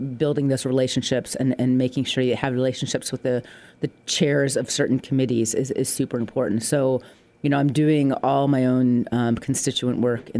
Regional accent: Ireland; now in United States; Although you came from North Adams, I came from Ireland. So I think I came a little farther away.

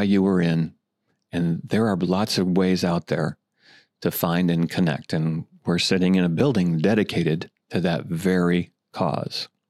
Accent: United States; As an American, I am particularly grateful for the sacrifice that Norway has made over the many years.

